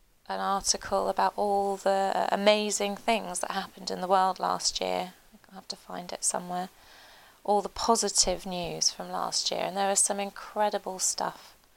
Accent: United Kingdom; certainly as British people, told how we need to be humble

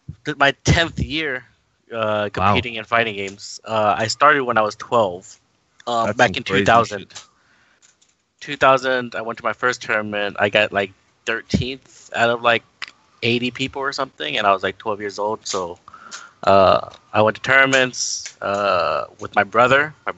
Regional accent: Houston, Texas, United States; Yeah, I was born in Houston, and yeah.

